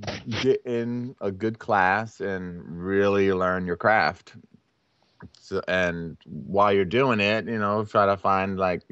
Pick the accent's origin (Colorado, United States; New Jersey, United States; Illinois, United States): New Jersey, United States; Willingboro; Well, I'm from New Jersey. Okay. I grew up in South Jersey in Willingboro. It's a suburb near Philadelphia, right over the bridge.